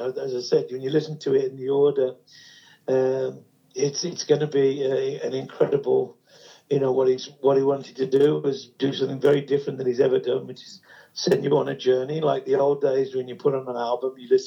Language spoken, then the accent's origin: English; England, United Kingdom; So I mean, because I'm English, so I can be very half empty.